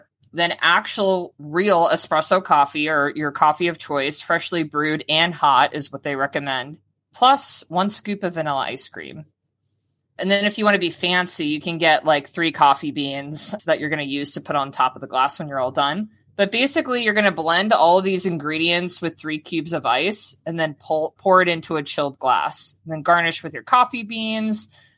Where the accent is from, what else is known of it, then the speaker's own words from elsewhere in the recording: Florida, United States; You know, obviously like WEF is a growing up in Florida, it's like where you've always gone.